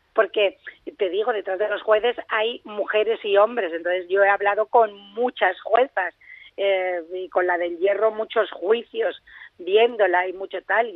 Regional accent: Catalonia, Spain; O sea, es que yo soy catalana, ¿sabes lo que te digo?

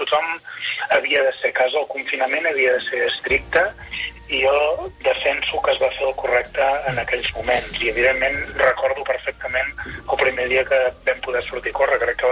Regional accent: Catalonia, Spain; jo soc del Berguedà

